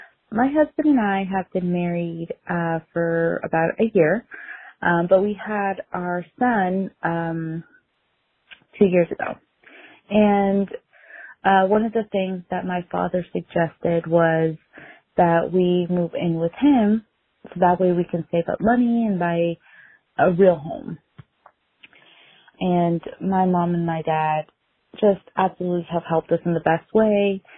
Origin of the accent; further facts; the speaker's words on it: Washington, District of Columbia, United States; I am from Washington, D.C.